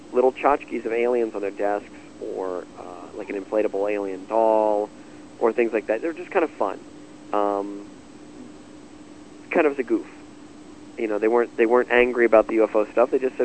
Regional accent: United States; I'm an American, and I'm very proud of what I do.

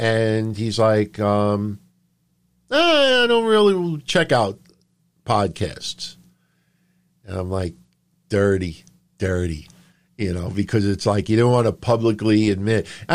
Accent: New York, United States; I'm from New York and Paul Heyman's from New York as well

